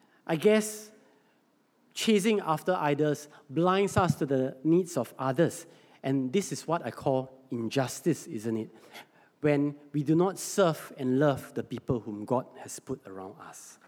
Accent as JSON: {"language": "English", "country": "Singapore", "said": "I thought, hey, I am Singaporean. I earn Sing Dollar."}